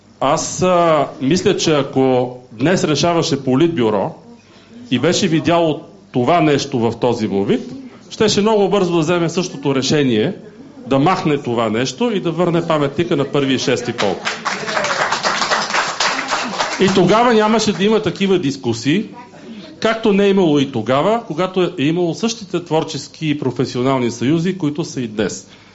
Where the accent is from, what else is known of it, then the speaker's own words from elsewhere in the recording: Sofia, Sofia City, Bulgaria; ще се изкажа и като софиянец, роден и израснал в София на 200 метра от това, което сега някой наричат паметник.